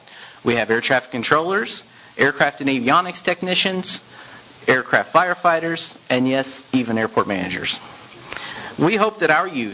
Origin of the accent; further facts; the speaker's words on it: Rockport, Indiana, United States; Growing up in Rockport, Indiana, a stone's throw from the Ohio River, and in a county without an airport